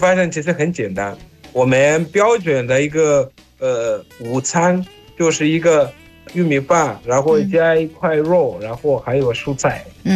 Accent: Zimbabwe

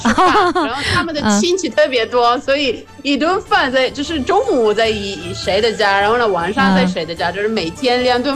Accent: Italy; Chinese is a second language; ，来自意大利。

